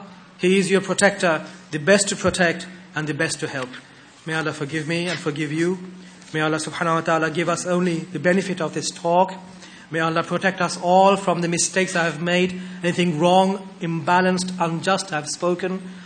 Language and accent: English; United Kingdom; We are born here, we are bred here, we are growing up here, we are British.